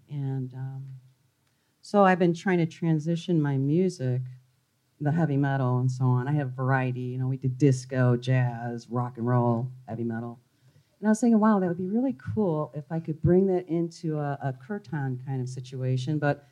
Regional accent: Chicago, Illinois, United States; I'm a musician from Chicago, been in rock bands pretty much all my life.

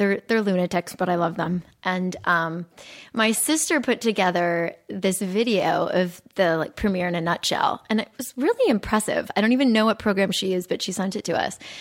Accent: Phoenix, Arizona, United States; I grew up in Arizona.

